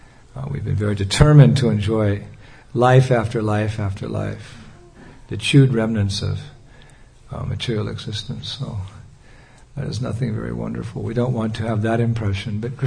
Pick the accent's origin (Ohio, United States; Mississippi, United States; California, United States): California, United States; born there; now in Detroit, United States; Of course, I was born in California, but I migrated out here to the Midwest, I guess, Detroit's Midwest.